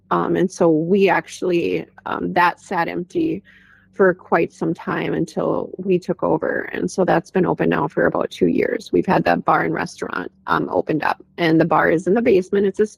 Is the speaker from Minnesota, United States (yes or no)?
yes; Duluth, Minnesota, United States; I'm not. I'm actually from Duluth.